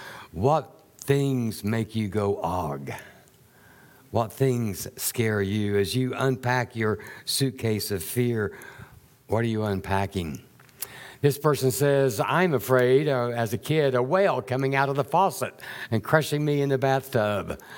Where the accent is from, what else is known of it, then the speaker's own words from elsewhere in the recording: the South, United States; I grew up in the South, and in the South, I heard this phrase quite a bit, a God-fearing man.